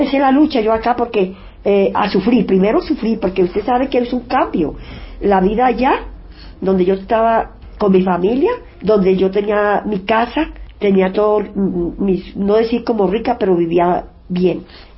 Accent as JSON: {"language": "Spanish", "town": "Pasto", "region": "Nariño", "country": "Colombia", "said": "No, yo soy de Pasto."}